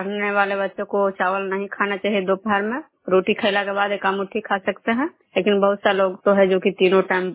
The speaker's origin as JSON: {"language": "Hindi", "town": "Bishnupur", "region": "Bihar", "country": "India", "said": "मैं बिष्णुपुर ग्राम खजुरा पंचायत नालंदा जिला नगर नौसा प्रखंड के निवासी हूँ।"}